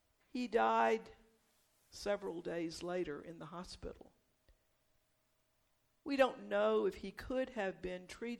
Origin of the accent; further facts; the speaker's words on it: the South, United States; I grew up in the South. Somehow we've managed to blame this whole thing on Southerners.